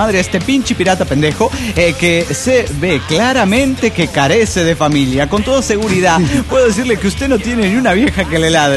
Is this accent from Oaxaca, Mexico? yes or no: no; Mexico City, Mexico; del DF mexicano.